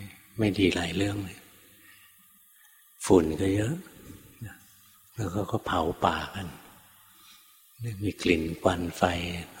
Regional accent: Bangkok, Thailand; เมื่อก่อนหลวงพ่อก็อยู่กรุงเทพนะเกิดในกรุงเทพโตในกรุงเทพทำงานอยู่ในกรุงเทพ

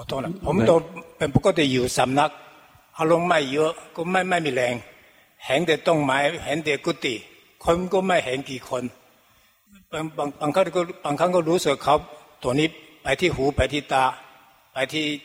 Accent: Taiwan; Thai is a second language; now in Thailand; ผมเป็นคนไต้หวันมาเมืองไทยเป็นปะปะมา10ปีแล้ว

